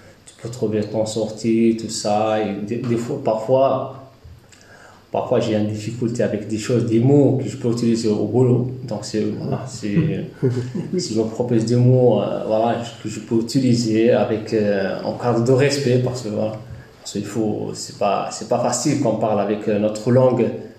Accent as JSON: {"language": "French", "country": "Western Sahara", "second_language": "French", "moved": "yes", "lives_now": "Aire-sur-l'Adour, France", "said": "je suis d'origine de Sahara occidental, c'est Sahraoui, donc apatride. Donc je suis arrivé ici en France en 2017, voilà, à Bordeaux, et après je suis venu ici à Aire-sur-l'Adour."}